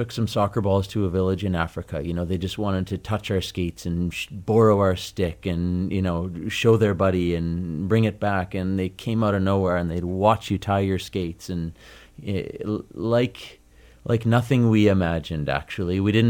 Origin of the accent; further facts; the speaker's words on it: Manitoba, Canada; And yeah. I'm from Manitoba. I should be able to handle that kind of thing